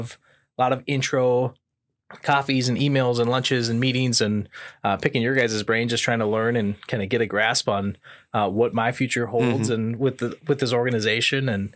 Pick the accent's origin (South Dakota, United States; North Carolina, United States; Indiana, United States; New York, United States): South Dakota, United States; Rapid City; also born or lived in Sioux Falls; So, you know, lifelong South Dakotan. I was born here in Sioux Falls. I grew up out in Rapid City on the western side of the state.